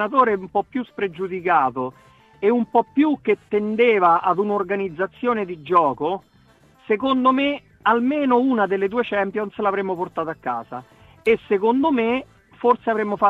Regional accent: Frosinone, Lazio, Italy; Frosinone

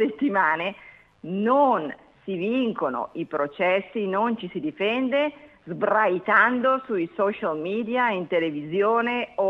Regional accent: Grignasco, Piedmont, Italy; Sì, io sono di Grignasco, che è in provincia di Novara.

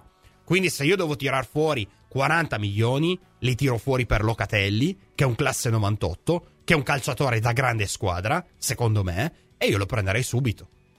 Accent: Apulia, Italy; la mia terra, la Puglia, che bella

